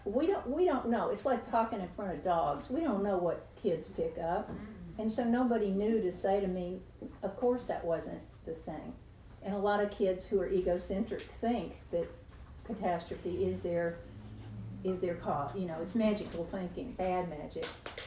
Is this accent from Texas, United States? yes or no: yes; Texas, United States; she hated my guts because I was from Texas